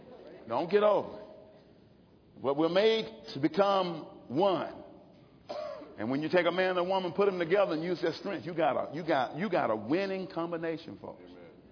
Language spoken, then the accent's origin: English; Alabama, United States; But it wasn't easy to be a mom when being born and raised in Alabama, being black.